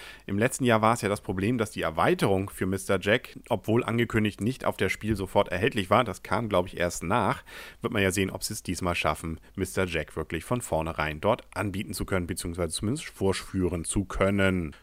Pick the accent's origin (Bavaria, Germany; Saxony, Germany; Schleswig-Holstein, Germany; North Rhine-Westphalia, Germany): Schleswig-Holstein, Germany; für mich als Schleswig-Holsteiner natürlich spannend, dass es bei DLP Games ein Spiel gibt, das sich um Lübeck dreht.